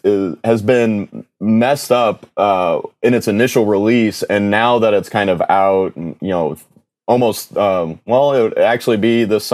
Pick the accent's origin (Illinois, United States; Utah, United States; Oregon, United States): Illinois, United States; So my hometown is right next to East St. Louis